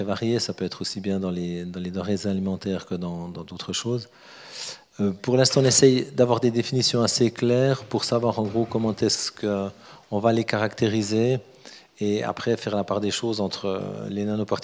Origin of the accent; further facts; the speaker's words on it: Switzerland; chez nous en Suisse